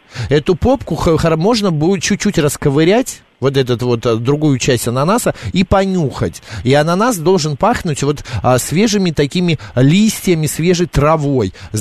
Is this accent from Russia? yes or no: yes; Saint Petersburg, Russia; в мое детство мама в Питере покупала зеленые бананы